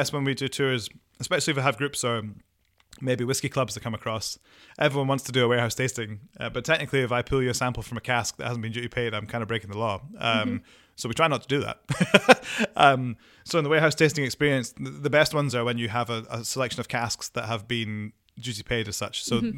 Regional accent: Scotland, United Kingdom; I'm from Angus, so it was my local distillery when I grew up.

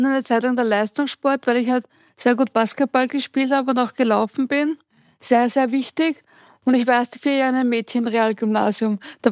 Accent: Linz, Upper Austria, Austria; Ich bin aus Oberösterreich, aus Linz.

